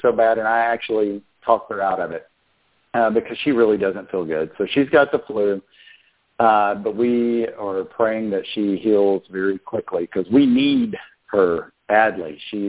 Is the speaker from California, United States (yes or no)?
no; Austin, Texas, United States; I'm from Austin, Texas.